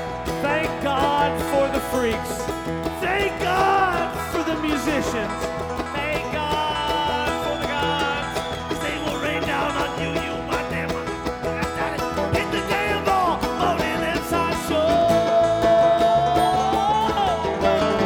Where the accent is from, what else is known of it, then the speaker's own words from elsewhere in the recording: Chicago, Illinois, United States; I'm from Chicago, Illinois. I know I'm a Yankee. I'm a Northerner.